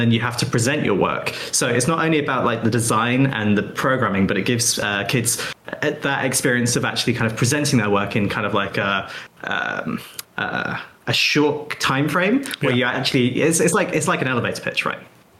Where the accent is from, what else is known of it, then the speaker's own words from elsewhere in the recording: Plymouth, South West England, United Kingdom; I'm from Plymouth, in the southwest of England.